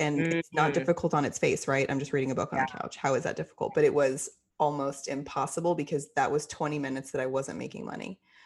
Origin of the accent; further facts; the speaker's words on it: Fort Worth, Texas, United States; I grew up in Fort Worth, Texas, and the rule at school was your shorts had to fall below your fingertips.